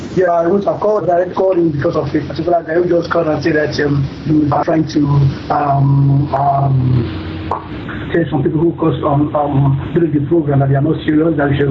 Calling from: Ukraine; Yes, I'm calling from Ukraine.

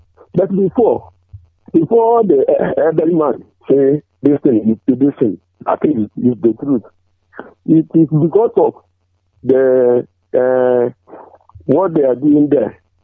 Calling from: Aba, Abia, Nigeria; I'm calling from Aba.

